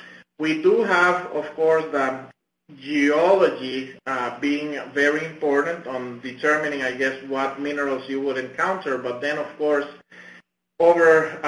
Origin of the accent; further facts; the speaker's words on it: Honduras; English is a second language; also born or lived in Virginia / Missouri; different from anything that I used to see when I used to live in Virginia or in Missouri or in Honduras. I'm originally from Honduras.